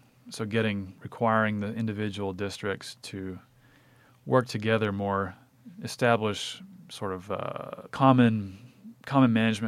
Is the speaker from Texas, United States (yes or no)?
yes; Dallas, Texas, United States; I grew up in Dallas, which is a classic sprawling out giant megalopolis.